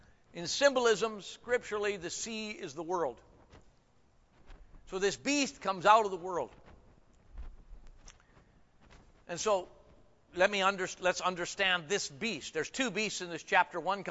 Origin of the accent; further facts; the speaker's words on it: Washington, United States; I come from Northwest Washington area, so most everybody is the left.